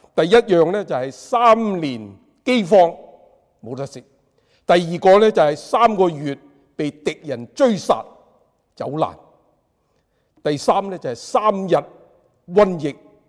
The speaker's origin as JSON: {"language": "Cantonese", "country": "China", "said": "所以我們中國人應該很明白"}